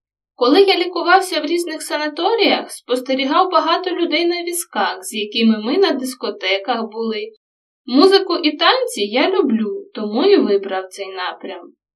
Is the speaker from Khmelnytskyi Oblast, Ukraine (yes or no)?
yes; Netishyn, Khmelnytskyi Oblast, Ukraine; Я з Нетішина 2-3 рази на тиждень спочатку з татом, а потім самостійно катався на тренування.